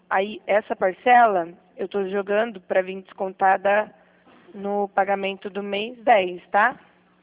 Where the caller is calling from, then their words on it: Piracicaba, São Paulo, Brazil; Eu sou da Central. Eu estou falando daqui de Piracicaba.